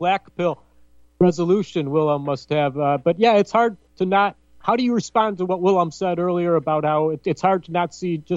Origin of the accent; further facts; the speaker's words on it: Illinois, United States; I grew up near Midway Airport in that area.